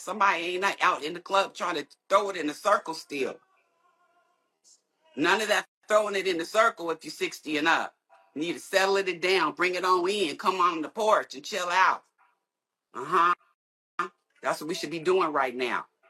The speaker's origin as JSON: {"language": "English", "region": "West Coast", "country": "United States", "lives_now": "Houston, United States", "said": "I'm in Houston, but I'm from the West Coast."}